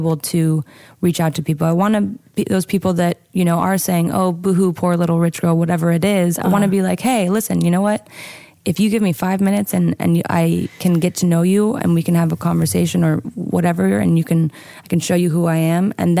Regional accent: Idaho, United States; when I was growing up in Idaho, I was a part of a music conservatory. And, you know, when you're growing up in a small town like

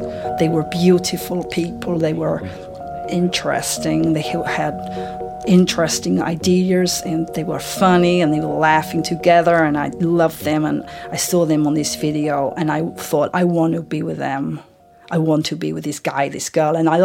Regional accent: Vladivostok, Primorsky Krai, Russia; English is a second language; I live most of my life in Vladivostok in Russia. It was a hard town for me to live because I was bisexual in this town

